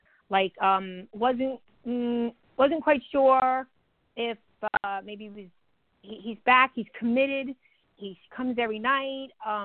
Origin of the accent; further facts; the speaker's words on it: New York, United States; now in Florida, United States; I'm from Florida. Actually, I'm from New York, but I live in Florida.